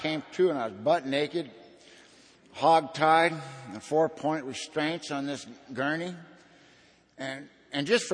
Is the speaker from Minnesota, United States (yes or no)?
no; California, United States; You know, I'm from Southern California.